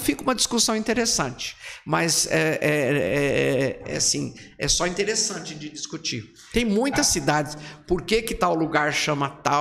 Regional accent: Batatais, São Paulo, Brazil; eu sou de Batatais, os meus primos falavam assim, tem muita batata.

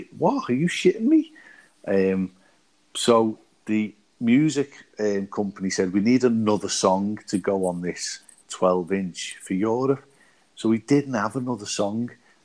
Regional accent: North West England, United Kingdom; obviously, I'm a Scouser, so it's … blah, blah, blah.

